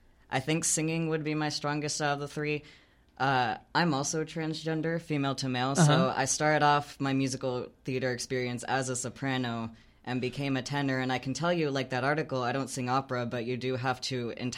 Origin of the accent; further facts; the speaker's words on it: Round Rock, Texas, United States; So I come from Round Rock, Texas